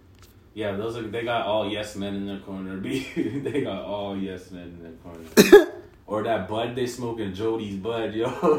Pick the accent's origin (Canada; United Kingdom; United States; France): Canada; Yo, I'm Canadian, man.